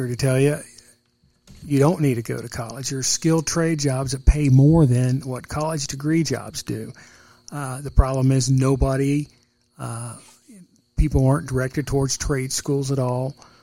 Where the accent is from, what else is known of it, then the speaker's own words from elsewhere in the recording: Indiana, United States; Yeah, so I was born in Indianapolis. I was adopted by my parents here. Grew up in Dearborn County, Indiana.